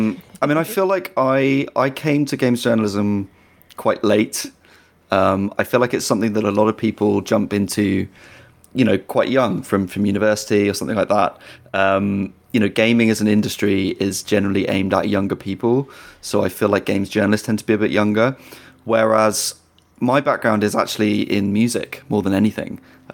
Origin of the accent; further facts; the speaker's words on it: United Kingdom; I cannot take compliments. I'm British. I can't do it.